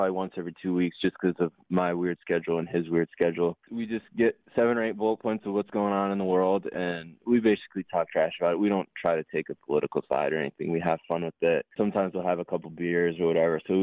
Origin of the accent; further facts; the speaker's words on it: Chicago, Illinois, United States; also born or lived in Michigan; oh, I'm from Chicago, I'm from Michigan. You don't hear that a lot.